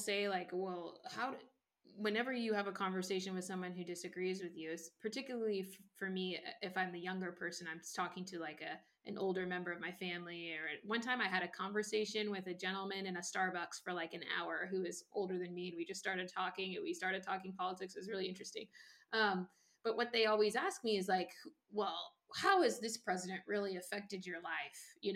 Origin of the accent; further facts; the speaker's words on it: Washington, United States; I'm from Washington State. Like I said, I don't live there anymore, but I'm from Washington State.